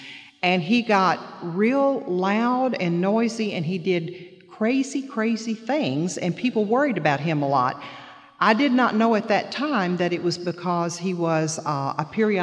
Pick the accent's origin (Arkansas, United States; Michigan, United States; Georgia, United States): Arkansas, United States; Little Rock; born there; I would like to tell you that I was born in Little Rock, Arkansas, and I was born into a family that wanted a child very much.